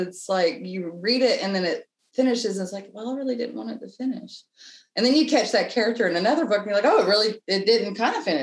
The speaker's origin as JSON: {"language": "English", "region": "Alabama", "country": "United States", "said": "I come from Alabama, Lower Alabama. We learned big words in school, but we didn't retain them because it's not how we speak."}